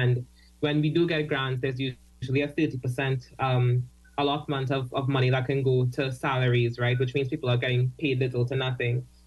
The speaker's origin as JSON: {"language": "English", "town": "California", "country": "Trinidad & Tobago", "tie": "born or raised there", "said": "because I grew up in California, in Trinidad, which is, you know, past Cooper, before Claxton Bay."}